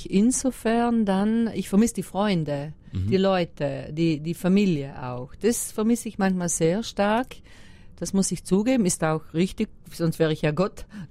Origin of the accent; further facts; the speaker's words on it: Trentino-Alto Adige, Italy; moved away; Ja, ich komme natürlich immer gerne in meine Heimat zurück.